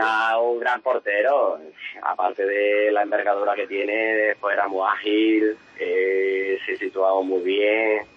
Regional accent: Cádiz, Andalusia, Spain; moved away as an adult; yo salgo después de 9 años en el Cádiz, el primer equipo que salgo de mi tierra es a Zaragoza, a 1.200 kilómetros

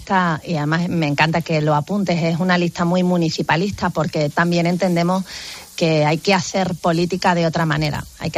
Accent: Extremadura, Spain; elaborado de la mano de los extremeños, 861 medidas consensuadas con cada sector económico y social de mi tierra

